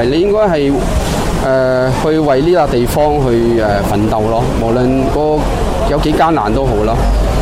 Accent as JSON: {"language": "Cantonese", "country": "Hong Kong", "tie": "born or raised there", "said": "我哋香港人即係你話移民唔得嘅，咁但係點解要移民呢？呢度係我哋土生土長嘅地方嚟㗎嘛"}